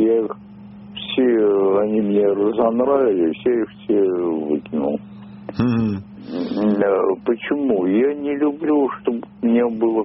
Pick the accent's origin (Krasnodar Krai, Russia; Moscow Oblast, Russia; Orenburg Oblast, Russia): Moscow Oblast, Russia; я из Подмосковья.